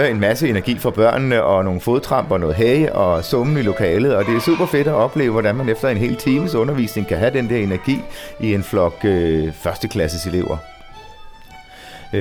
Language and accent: Danish; Zealand, Denmark; den er så tæt på min egen lokation, der hvor jeg er vokset op